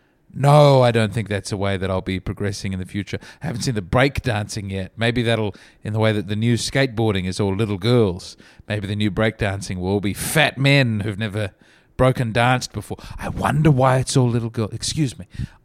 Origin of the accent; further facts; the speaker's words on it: Australia; I'm in Australia and I'm from Australia.